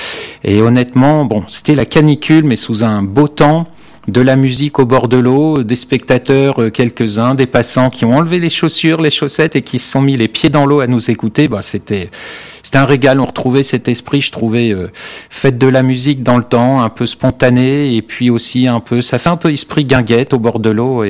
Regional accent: Normandy, France; à l'origine, je viens d'une petite commune de Seine-Maritime

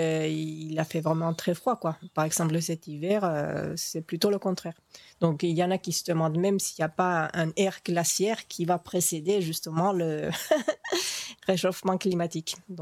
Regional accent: Finland; Et moi je me souviens quand j'étais enfant, déjà en Finlande les enfants ils vont à l'école eux-mêmes, soit en vélo, soit en marchant en hiver

